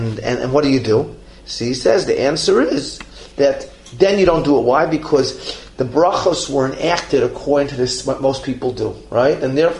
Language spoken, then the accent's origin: English; Chicago, Illinois, United States; growing up in Chicago, right? We had a boysenberry tree in our yard